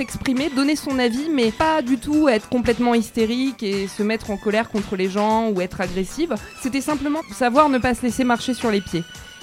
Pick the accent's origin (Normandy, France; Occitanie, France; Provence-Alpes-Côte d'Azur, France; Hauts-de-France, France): Hauts-de-France, France; Lille; Donc je suis lilloise, ça me tient vraiment.